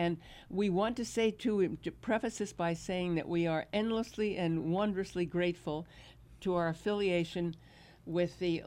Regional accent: Manhattan, New York, United States; also born or lived in Brooklyn; particularly since I was born in Brooklyn and raised in Manhattan.

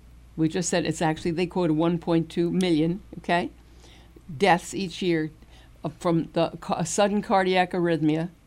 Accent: Brooklyn, New York, United States; born there; Nobody who listens knows that I was born in Brooklyn, right? Am I right?

